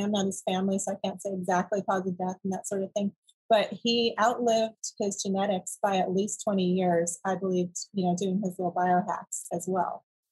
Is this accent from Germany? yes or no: no; Hawaii, United States; I said, I'm from Maui.